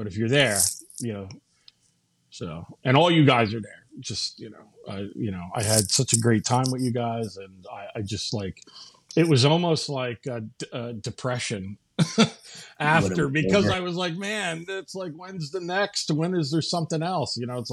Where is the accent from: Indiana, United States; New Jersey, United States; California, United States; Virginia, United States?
New Jersey, United States; I'm from New Jersey. 56 this year, I think.